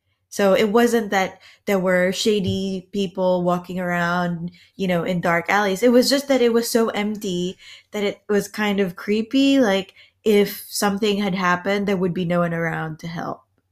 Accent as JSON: {"language": "English", "country": "Philippines", "tie": "born or raised there", "said": "I mean, yeah, like I grew up in the Philippines"}